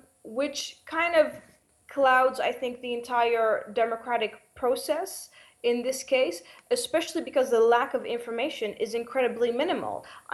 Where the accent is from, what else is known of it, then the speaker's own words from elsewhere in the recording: Netherlands; I'm from the Netherlands. I'm from Europe, so I know the TTIP case the best